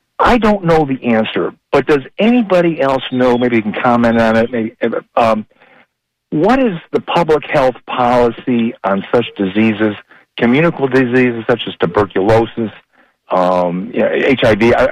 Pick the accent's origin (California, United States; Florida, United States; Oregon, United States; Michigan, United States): Florida, United States; Tampa; I'm from Tampa.